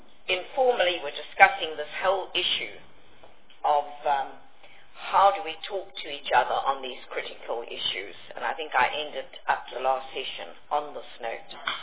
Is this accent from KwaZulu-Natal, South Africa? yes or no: yes; Pietermaritzburg, KwaZulu-Natal, South Africa; from my home city where I was born in Pietermaritzburg